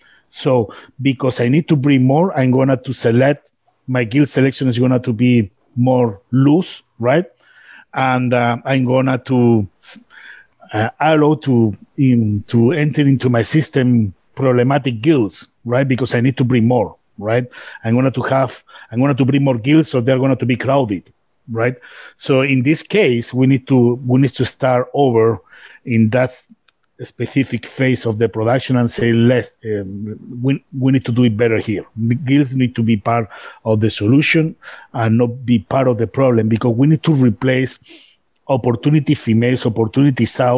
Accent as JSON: {"language": "English", "country": "Spain", "moved": "yes", "said": "I'm originally from Spain. I'm based here in North America"}